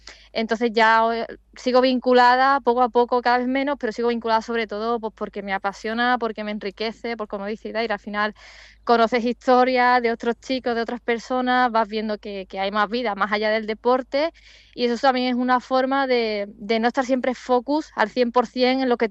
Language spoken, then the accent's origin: Spanish; Dos Hermanas, Andalusia, Spain; entre mi barrio, mi pueblo de dos hermanas y el Bilbao